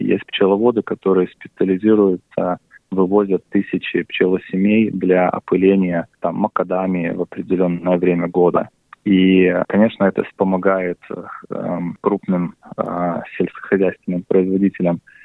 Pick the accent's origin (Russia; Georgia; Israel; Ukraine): Russia; moved away; Мы в детстве еще в России, я много времени провел летом в тайге, на пасеках в Приморском крае.